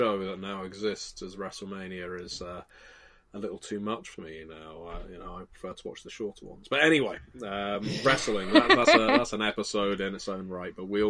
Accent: England, United Kingdom; I'm English.

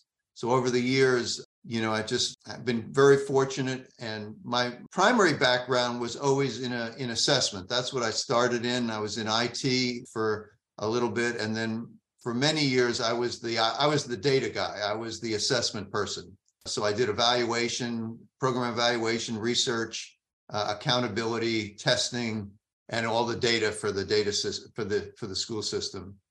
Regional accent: New York, United States; I grew up in New York. My parents had a small luncheonette business

